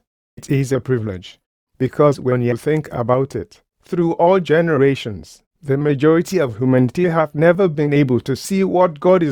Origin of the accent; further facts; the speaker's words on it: Nigeria; because I am from Nigeria, from Africa. He could have just left me there